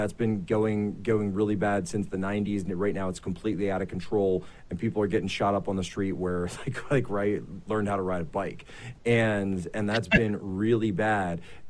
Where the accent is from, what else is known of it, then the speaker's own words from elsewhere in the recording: Pennsylvania, United States; people know that's my hometown. That's where I'm from, just outside Philly, on the Montgomery County side.